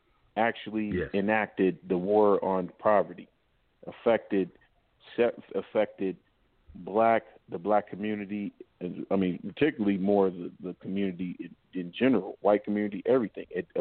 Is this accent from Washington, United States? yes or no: no; Los Angeles, California, United States; Especially, I'm from California, and the LA area